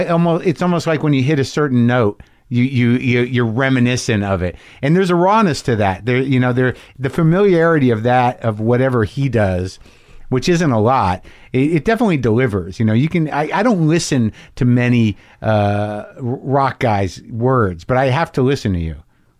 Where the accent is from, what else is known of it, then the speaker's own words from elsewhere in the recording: Jersey City, New Jersey, United States; born there; I was born in Jersey City.